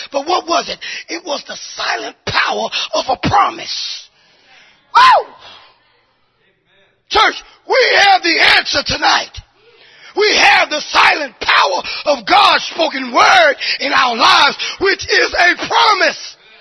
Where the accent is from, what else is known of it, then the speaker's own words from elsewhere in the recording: the South, United States; you know, I like it hot because I'm from the South. You know, so my Easter is normally a hot Easter.